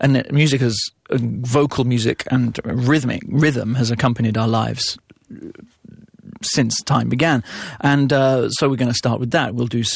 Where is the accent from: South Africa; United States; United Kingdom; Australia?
United Kingdom; now in Montreal, Canada; I'm British, you know, I sound very anglophone